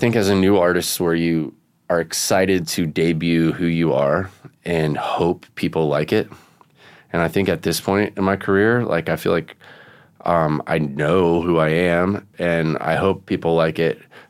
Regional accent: Vero Beach, Florida, United States; I grew up with Marty in Vero Beach, Florida.

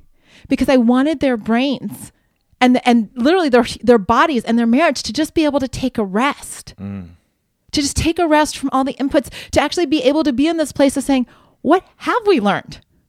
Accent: Ohio, United States; I grew up in Ohio. I still remember the farm report in the middle of the 12 o'clock news.

